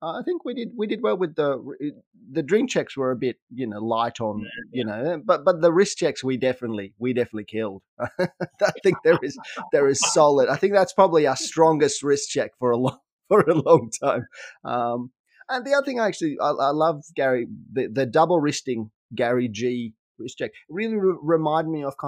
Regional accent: Ukraine; I hail from Ukraine originally.

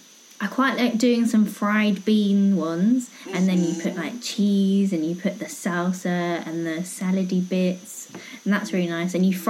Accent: Chile; I know, and I'm from Chile.

